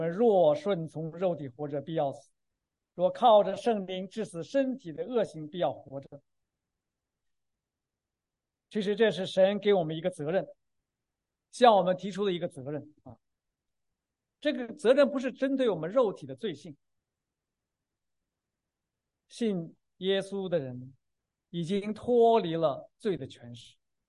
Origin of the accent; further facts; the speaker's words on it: China; 尤其是我们中国人更不愿意谈到死的问题。